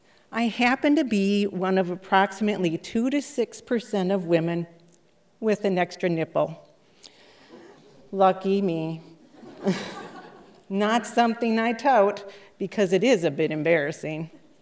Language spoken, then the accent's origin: English; Washburn, United States; I'm from Washburn